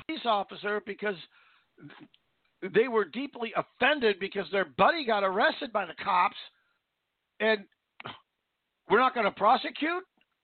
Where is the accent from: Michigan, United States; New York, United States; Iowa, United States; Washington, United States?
Washington, United States; Vancouver; Now, again, I grew up in Vancouver, Washington, and I'm right across the river from Portland, Oregon.